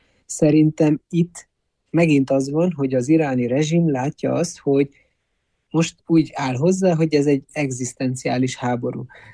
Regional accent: Iran; mi, mint irániak

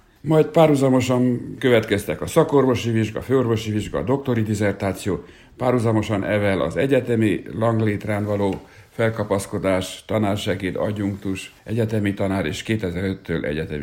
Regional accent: Brașov, Brașov County, Romania; also born or lived in Târgu Mureș, Romania; és 3 éves koromtól 18 éves koromig Brassóban nevelkedtem.

